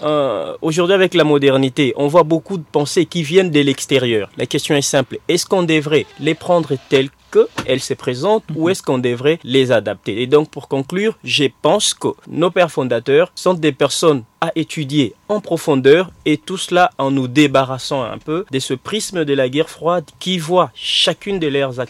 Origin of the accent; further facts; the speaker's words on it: DR Congo; comme chez moi au Congo, à l'époque Zaïre